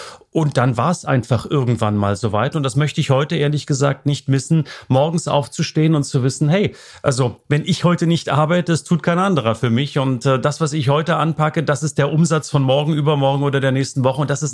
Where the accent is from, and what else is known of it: East Germany, Germany; born or raised there